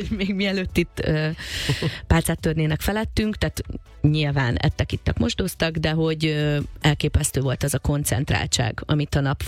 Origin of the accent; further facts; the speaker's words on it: Jászfényszaru, Jász-Nagykun-Szolnok, Hungary; also born or lived in Budapest; Én budapesti születésű vagyok, de 5 éves koromban a szüleimmel Jászfényszorúra költöztünk. A szüleim munkája oda hívta őket.